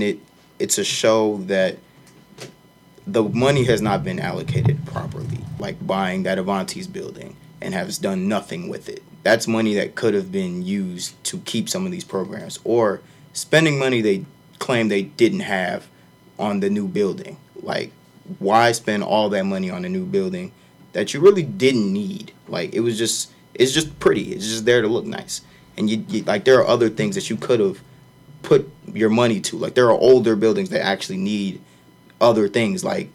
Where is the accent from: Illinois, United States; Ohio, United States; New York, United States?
Illinois, United States; Chicago; What about somebody like me who's not from here? I'm from Chicago.